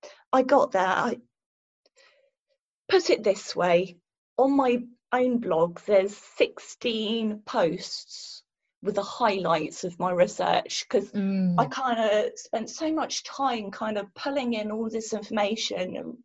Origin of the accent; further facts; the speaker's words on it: United Kingdom; I am British. I love classics.